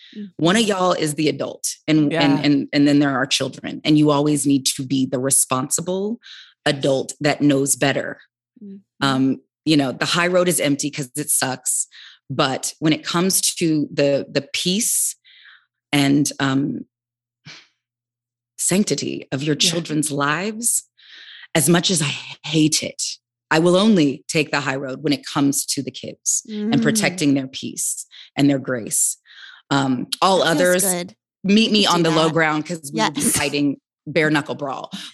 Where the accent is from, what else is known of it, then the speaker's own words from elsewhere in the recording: Omaha, Nebraska, United States; now in Bay Area, United States; And we're from Omaha, Nebraska, the north side. So it's just even smaller.